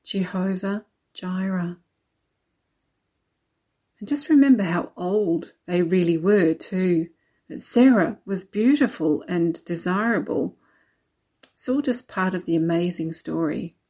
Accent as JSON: {"language": "English", "country": "Australia", "moved": "as an adult", "said": "I asked the Lord to allow me to go back to Australia every 4 years, like Austral"}